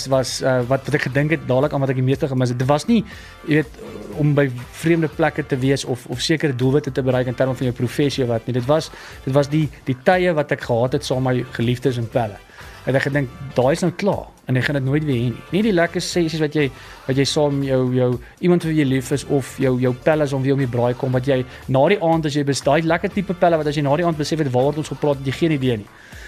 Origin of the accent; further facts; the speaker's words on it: Klerksdorp, North West, South Africa; Ek het al groot geword op Klerksdorp.